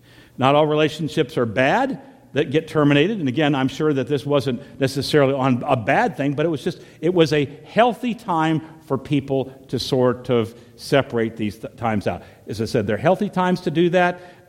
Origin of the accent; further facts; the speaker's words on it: the South, United States; back home where I grew up in the South, that was the big sin